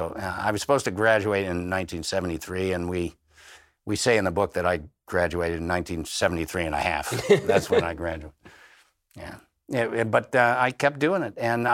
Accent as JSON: {"language": "English", "town": "Highland Park", "region": "Illinois", "country": "United States", "tie": "born or raised there", "also_born_or_lived": "Blue Island / Harvey", "said": "I was born in Blue Island, Illinois, lived in Harvey, Illinois, and then we moved up to the northern suburbs of Highland Park, and that's where I went to school"}